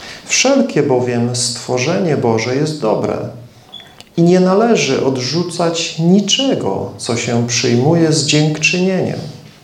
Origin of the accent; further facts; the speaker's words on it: southern Poland, Poland; Pochodzę z małego miasteczka na południu Polski. Obecnie mieszkam na dalekiej północy